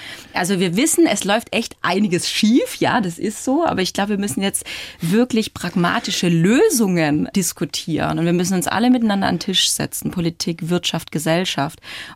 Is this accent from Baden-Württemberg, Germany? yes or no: yes; Baden-Württemberg, Germany; Ja, und ich komme ja aus dem Schwabenländle, aus dem Großraum Stuttgart und ich liebe Autofahren.